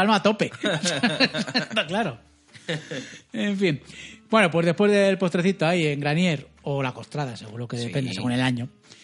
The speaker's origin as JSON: {"language": "Spanish", "town": "Alcobendas", "region": "Community of Madrid", "country": "Spain", "said": "oyentes que soy de Alcobendas"}